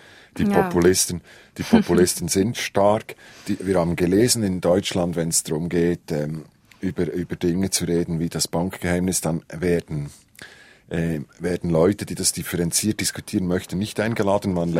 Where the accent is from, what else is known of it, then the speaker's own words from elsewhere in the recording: Switzerland; ich als Schweizer